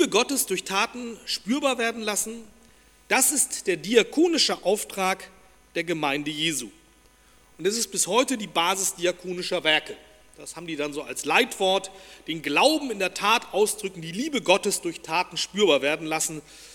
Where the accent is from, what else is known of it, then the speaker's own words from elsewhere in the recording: Hamburg, Germany; in meiner Heimatstadt Hamburg.